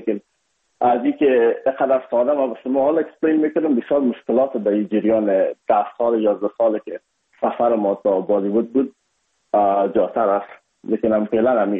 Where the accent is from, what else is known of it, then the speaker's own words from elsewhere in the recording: Afghanistan; ما از افغانستان هستیم یکمک لهجه و فرق داشت